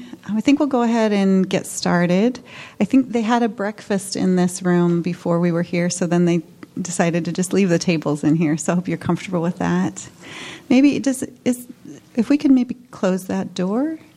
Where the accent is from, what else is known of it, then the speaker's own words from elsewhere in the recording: Boise, Idaho, United States; So we're from Boise, Idaho, and Mama Yvette and I, we do quite a bit of different types of work there together.